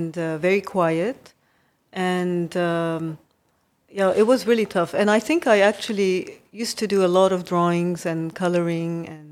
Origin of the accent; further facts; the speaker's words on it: Japan; growing up in Japan, I actually was struggling because there was nobody like me. There weren't other Arabs. There weren't other Muslims.